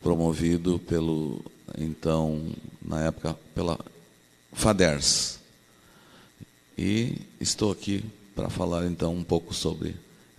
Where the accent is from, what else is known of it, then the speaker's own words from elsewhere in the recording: Alegrete, Rio Grande do Sul, Brazil; born there; now in Porto Alegre, Brazil; Nasci lá no Alegrete, uma cidade do interior, nasci no interior dessa cidade, vim para Porto Alegre em virtude da deficiência visual